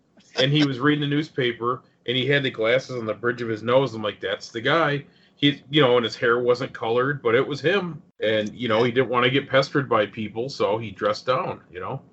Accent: New York, United States; because I grew up in New York where it's always gray and cloudy and raining.

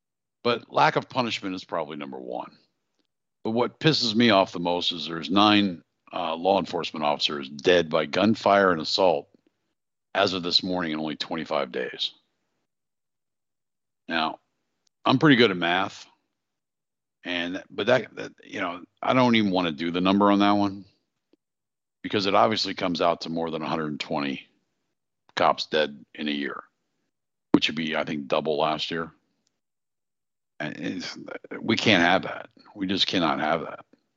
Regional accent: Pennsylvania, United States; This happened in my home state of Pennsylvania.

